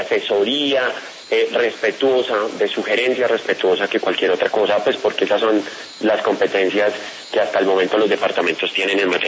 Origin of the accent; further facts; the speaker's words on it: Funza, Cundinamarca, Colombia; yo solamente fui alcalde de un pueblo, de mi pueblo, el municipio de Funza